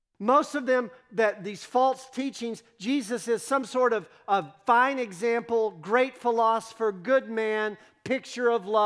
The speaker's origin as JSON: {"language": "English", "region": "Texas", "country": "United States", "accent": "Texas", "said": "Okay, I realize my Texas accent kind of confuses those consonants."}